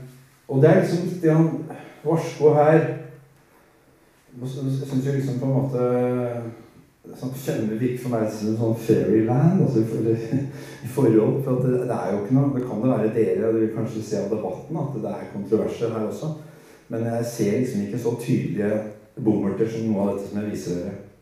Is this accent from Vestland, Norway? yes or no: no; Trondheim, Trøndelag, Norway; Jeg har vokst opp på Møllenberg i Trondheim, som er en nylig bydel i tre.